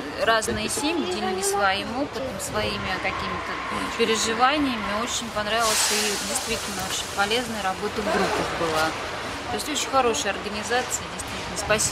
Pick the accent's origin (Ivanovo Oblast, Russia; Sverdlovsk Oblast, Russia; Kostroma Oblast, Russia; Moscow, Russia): Moscow, Russia; из Москвы.